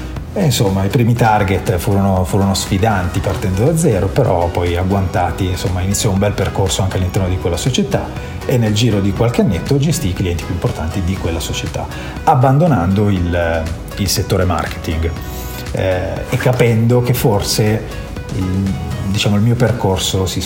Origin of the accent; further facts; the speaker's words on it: Genoa, Liguria, Italy; io vengo da Genova, no? Ho fatto 33 anni a Genova.